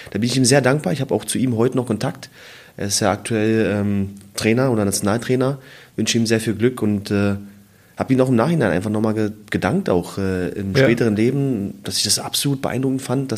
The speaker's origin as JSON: {"language": "German", "region": "Berlin", "country": "Germany", "tie": "born there", "lives_now": "Aue, Germany", "said": "ich bin jetzt gebürtiger Berliner."}